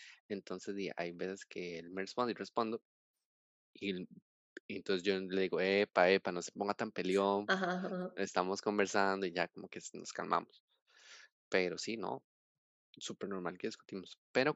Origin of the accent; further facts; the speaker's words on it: Costa Rica; ah, nosotros somos de Costa Rica, estamos viajando